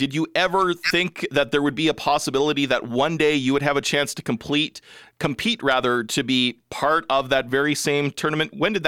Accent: Regina, Saskatchewan, Canada; I grew up in Regina as well

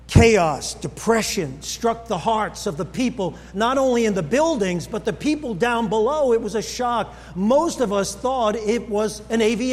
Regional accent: New York City, New York, United States; You know, being a New Yorker, I watched the World Trade Center go up in 1971. It was the pride of the city.

